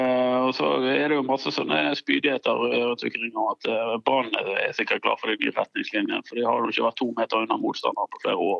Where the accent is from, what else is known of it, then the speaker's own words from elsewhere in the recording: Vestland, Norway; Så jeg liker jo å fiske, men jeg er jo stril, så jeg fisker jo med garn.